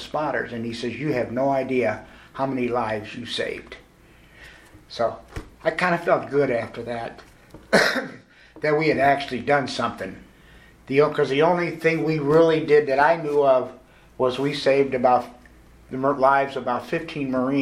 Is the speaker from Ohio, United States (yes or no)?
no; Kansas City, Missouri, United States; I was from Kansas City. I was welcomed home.